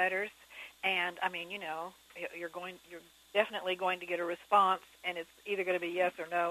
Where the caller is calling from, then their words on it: Alabaster, Alabama, United States; I'm calling from Alabaster, Alabama.